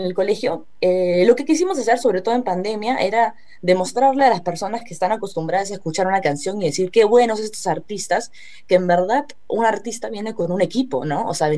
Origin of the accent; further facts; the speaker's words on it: Lima, Peru; born there; Amaro y yo somos ambos peruanos, yo soy de padres colombianos, él nació en Cusco, yo nací en Lima